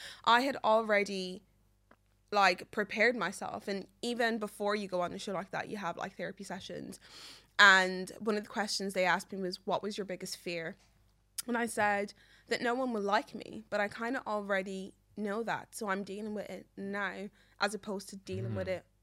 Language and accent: English; Ireland; growing up in Ireland where there wasn't a lot of black people